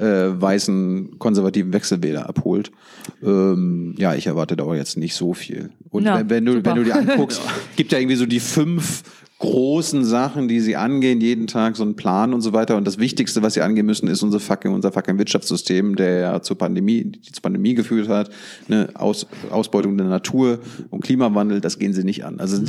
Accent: Mecklenburg-Vorpommern, Germany; weil ich bin ja auch aus MacPom.

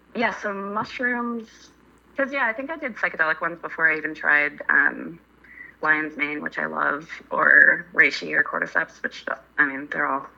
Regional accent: Michigan, United States; moved away as an adult; also born or lived in Chicago / Australia / New York City; now in San Francisco, United States; I grew up in Michigan, but my pathway, I went to college in Chicago, and then lived in Australia for 2 years.

